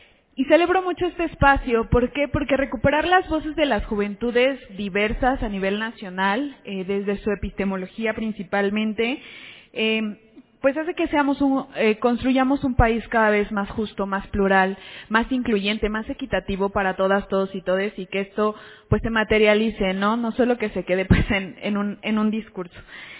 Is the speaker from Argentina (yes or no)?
no; Tlacomulco, Mexico; yo soy originaria de Tlacomulco y pues en ese entonces tenía como que entre 6, 10 años y se me hacía lejísimos la Ciudad de México